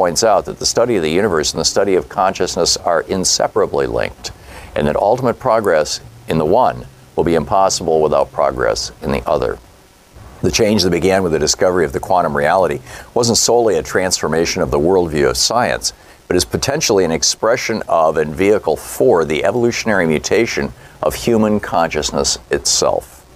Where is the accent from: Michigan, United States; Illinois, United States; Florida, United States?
Michigan, United States; Lansing; Brian in Lansing, Michigan, my hometown.